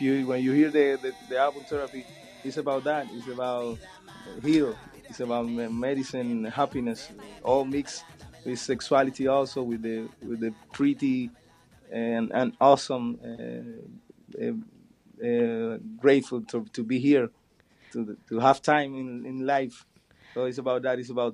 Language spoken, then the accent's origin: English; Pinar del Río, Cuba; So, but we say that in Pinar del Río, my hometown.